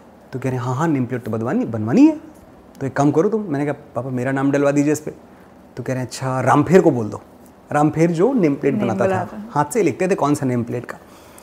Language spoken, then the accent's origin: Hindi; Gauriganj, Uttar Pradesh, India; मेरा शहर गांव, तब तो गांव था गौरीगंज